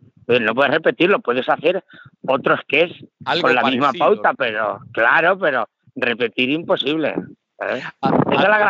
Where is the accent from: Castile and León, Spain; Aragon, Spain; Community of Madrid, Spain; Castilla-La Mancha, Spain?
Castilla-La Mancha, Spain; como José es manchego, yo también, y mi pueblo y el suyo están a 45 kilómetros el uno del otro, pues tenemos muchos palabras manchegos que son muy iguales y parecidos, claro, incluso los mismos.